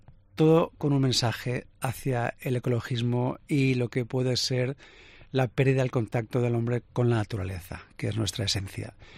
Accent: Palma de Mallorca, Balearic Islands, Spain; Yo soy de Palma de Mallorca y cuando era pequeño iba al sur de la isla a nadar a las playas

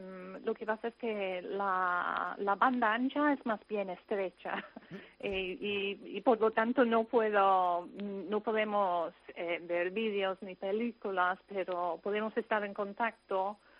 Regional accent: Scotland, United Kingdom; Spanish is a second language; now in Tristan da Cunha; No. Yo soy escocesa.

